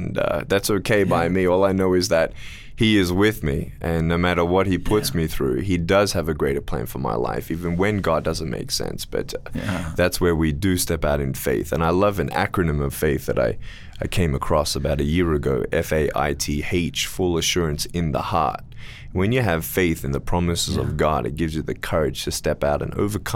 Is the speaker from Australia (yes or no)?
yes; Australia; now in California, United States; Yes, sir. And I moved from Australia to start the headquarters of our ministry in California.